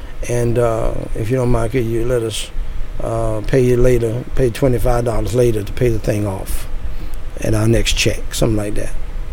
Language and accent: English; United States; And I'm from America. She's from Jamaica.